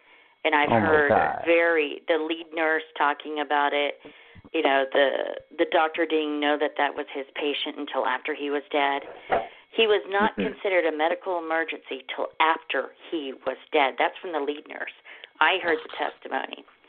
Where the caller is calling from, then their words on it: Tulsa, Oklahoma, United States; I'm calling from Tulsa, Oklahoma